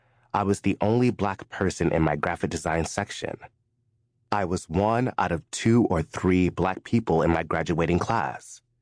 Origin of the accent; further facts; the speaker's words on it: Alabama, United States; Growing up in Alabama, my mother, Linda, would transform our kitchen table